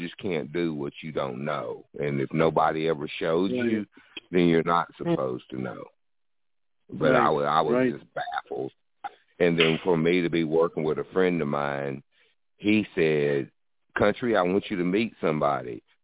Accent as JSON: {"language": "English", "region": "Georgia", "country": "United States", "said": "actually from a little German town in the northeast Georgia mountains, about an hour north of Atlanta. I'm 12 miles from North Carolina, 30 minutes from Tennessee, and 30 minutes from South Carolina."}